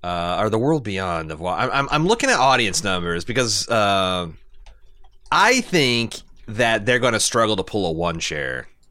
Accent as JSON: {"language": "English", "country": "Ireland", "said": "I'm from Ireland, relatively close to Paris in global terms."}